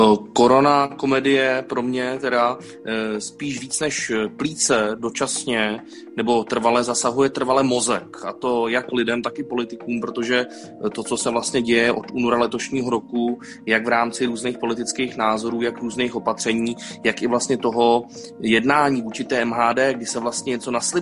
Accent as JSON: {"language": "Czech", "region": "Prague", "country": "Czechia", "said": "že nás, pražské lidi, teď mimo Prahu všichni zaklínají"}